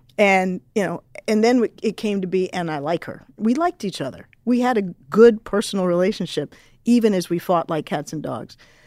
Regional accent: Washington, District of Columbia, United States; I grew up in Washington, D.C., born in the mid-60s, grew up in the 70s and 80s

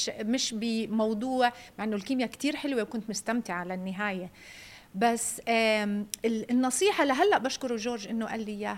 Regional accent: Bethlehem, West Bank, Palestine; also born or lived in Kuwait; عايشة وتربيت وكبرت في بيت لحم.

